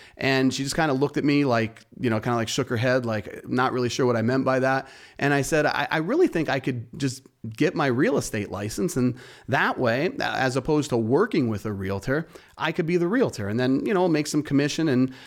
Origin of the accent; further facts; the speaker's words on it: Wilkes-Barre, Pennsylvania, United States; now in Mountaintop, United States; I'm a lifetime resident of Northeastern Pennsylvania. I grew up in Wilkes-Barre, spent the vast majority of my early life there. And now I'm in Mountaintop. I'm there with my wife and two kids, and we chose to stay in Northeastern Pennsylvania